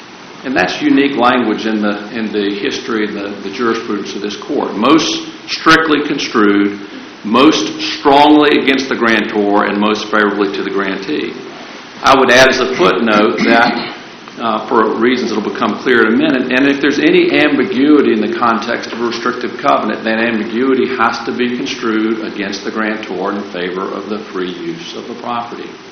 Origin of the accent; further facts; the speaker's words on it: Charlottesville, Virginia, United States; like Mr. Tanner, I'm also from Charlottesville, and like Mr. Tanner, I'm also a college basketball fan.